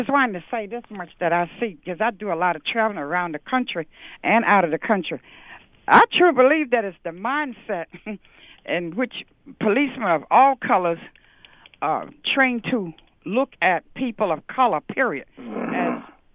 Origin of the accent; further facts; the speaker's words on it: the South, United States; because I'm originally from the South, and they train us a little different than up here.